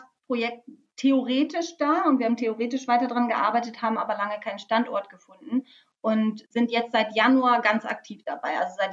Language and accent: German; Lower Saxony, Germany; now in Bremen, Germany; Ich komme aus Niedersachsen, aus der Nähe von Bremen tatsächlich. Bin Anfang 30